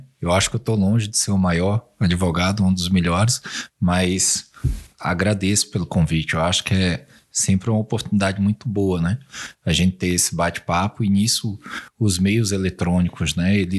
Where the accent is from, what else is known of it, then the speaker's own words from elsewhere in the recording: Pernambuco, Brazil; moved away; Eu vim de Pernambuco, eu vim para cá em 2001, né?